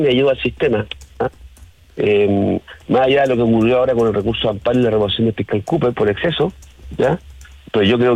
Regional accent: Chile; las chilenas y los chilenos, y yo soy chileno

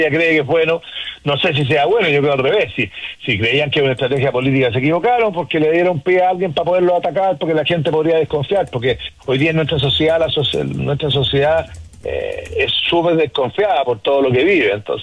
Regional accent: Chile; nosotros como chilenos podemos exportar frutas de altísima calidad a distintas partes del mundo

